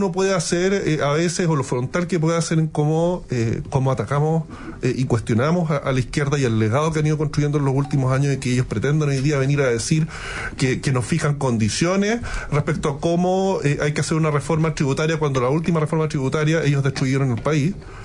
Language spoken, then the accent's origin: Spanish; Punta Arenas, Magallanes, Chile; born there; Yo también nací en Punta Arenas.